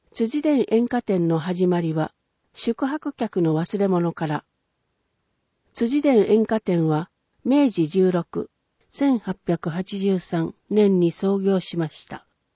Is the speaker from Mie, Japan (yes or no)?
yes; Ise, Mie, Japan; 気づけば今年でちょうど伊勢に戻って10年目になります。